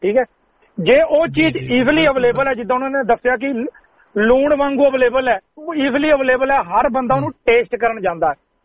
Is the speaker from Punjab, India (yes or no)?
no; Haryana, India; ਮੈਂ ਹਰਿਆਣੇ ਤੋਂ ਬਿਲੋਂਗ ਕਰਦਾ। ਵੈਸੇ ਮੇਰੇ ਮਿੱਤਰ ਮੈਨੂੰ ਕਹਿੰਦੇ ਰਹਿੰਦੇ ਵੀ ਤੂੰ ਹਰਿਆਣੇ ਦਾ